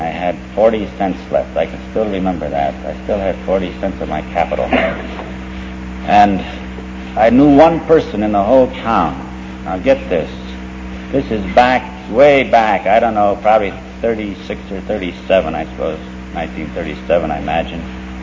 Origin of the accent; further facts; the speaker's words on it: Florida, United States; I'm from Florida, I'm not one orange, tomato juice this was.